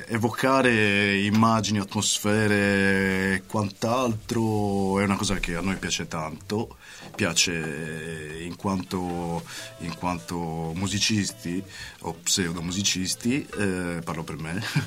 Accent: Florence, Tuscany, Italy; Veniamo da Firenze e facciamo rock sostanzialmente nelle varie declinazioni

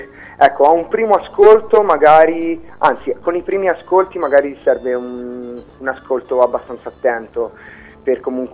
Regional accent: Livorno, Tuscany, Italy; Noi siamo di Livorno, sì.

